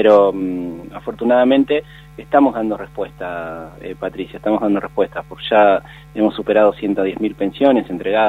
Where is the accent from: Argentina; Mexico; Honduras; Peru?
Argentina; Concepción del Uruguay, Entre Ríos; now in Buenos Aires, Argentina; yo soy entrerriano, de Concepción del Uruguay, en la provincia de Entre Ríos. Hace muchos años vivo ya en Buenos Aires, pero mantengo mi fuerte vínculo con toda mi familia y mi tierra provinciana y con nuestra cultura litoraleña.